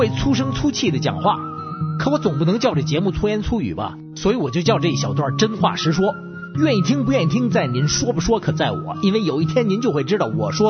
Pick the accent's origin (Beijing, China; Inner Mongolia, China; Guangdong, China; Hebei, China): Beijing, China